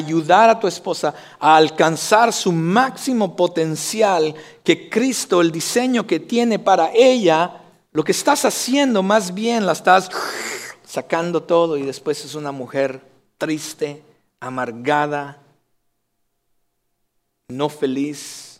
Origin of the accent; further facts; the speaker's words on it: Jalisco, Mexico; Yo soy de Jalisco y decimos que en Jalisco somos los meros, meros.